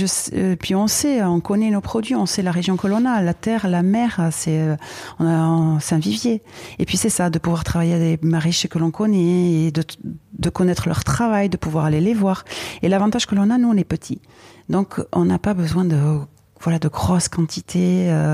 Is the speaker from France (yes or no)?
yes; Nouvelle-Aquitaine, France; Je suis bien chez moi. M'exposer, je le fais facilement et naturellement ici, chez moi, au Pays Basque.